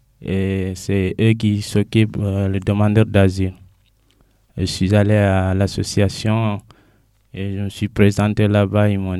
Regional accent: Guinea; French is a second language; now in Grenoble, France; Je suis originaire de la Guinée-Conakry. Je suis venu en France novembre 2012.

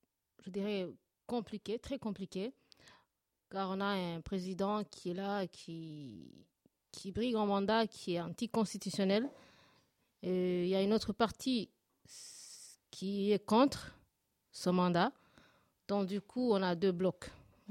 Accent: Burundi; c'est d'abord, en tant que Burundaise, c'était un devoir de citoyenne.

